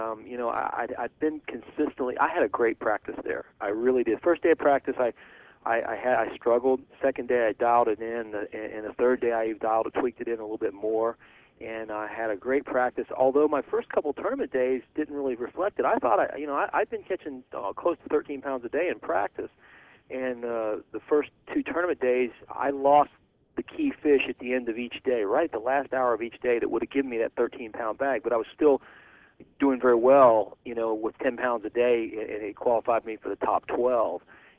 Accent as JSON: {"language": "English", "town": "Cincinnati", "region": "Ohio", "country": "United States", "tie": "born or raised there", "also_born_or_lived": "West Virginia", "said": "I'm a Cincinnati native. You know, I was born in West Virginia, but I've lived my whole life in Cincinnati."}